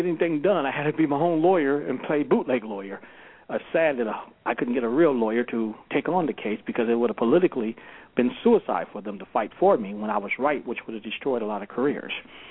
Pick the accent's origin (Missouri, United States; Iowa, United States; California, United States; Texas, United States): California, United States; The fact that I'm from California, I was extradited out there on a charge of corporate wire fraud.